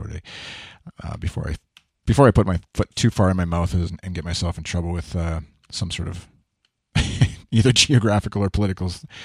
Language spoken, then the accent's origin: English; Canada; Well, and I'm Canadian. I'm not American, obviously